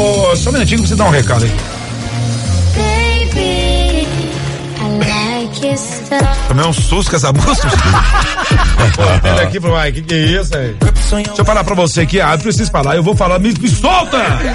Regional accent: Nova Gameleira, Brazil; Lá onde eu fui criado, Nova Gameleira, Timbuca mora na frente, Darcy no meio, e a Ilza mora lá atrás.

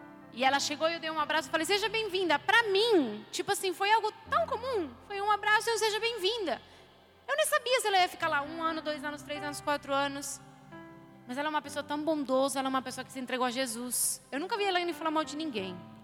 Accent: Argentina; accent: Argentine; Portuguese is a second language; eu sou argentina e eu tô aqui falando. E errei várias palavras. E cada vez que eu falo uma palavra errada, eu penso assim, ai meu Deus, alguém tá rindo porque eu tenho sotaque

